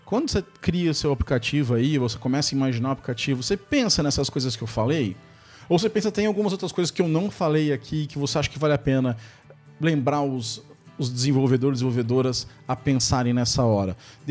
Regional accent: Brazil; a gente talvez como brasileiro devia ter isso até mais em mente

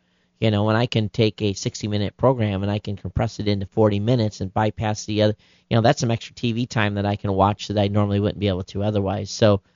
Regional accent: East Midlands, United Kingdom; I should at this point make it clear that I grew up in the Peak District, which has more than its fair share of strange aerial sightings.

